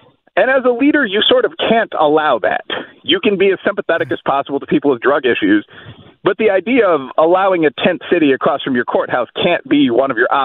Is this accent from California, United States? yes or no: no; Chicago, Illinois, United States; now in Louisville, United States; You know, I'm from Chicago and live in Louisville, so we have very, very similar issues.